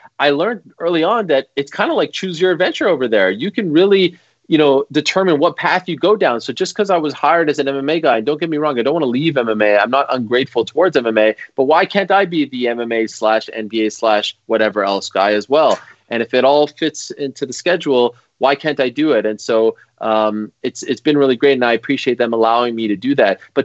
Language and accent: English; Canada; first Christmas Day game in Canada, my home country.